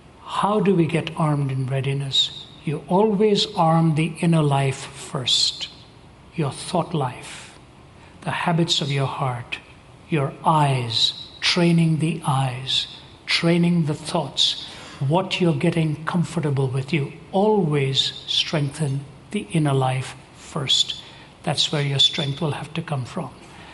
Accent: India; now in North America; Yeah, India is always on my heart. I'm an Indian in my blood, and that's why I keep going back, keep going back.

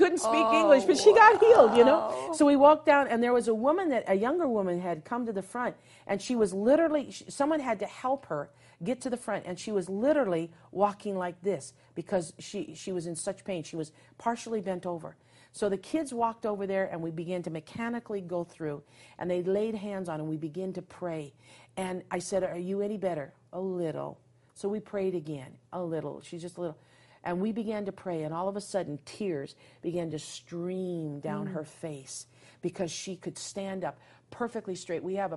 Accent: Bismarck, North Dakota, United States; a little girl by the name of Ivy who was in my hometown of Bismarck, North Dakota.

